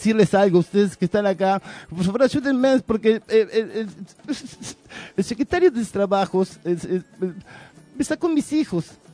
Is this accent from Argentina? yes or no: no; Potosí, Bolivia; Pues sí, yo vengo de Bolivia. Yo soy de Potosí.